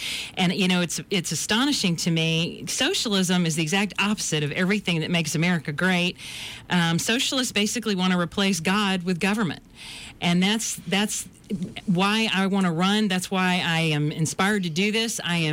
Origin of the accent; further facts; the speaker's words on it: Montgomery, Alabama, United States; I grew up here in Montgomery. My dad worked at Maxwell Air Force Base for over 30 years.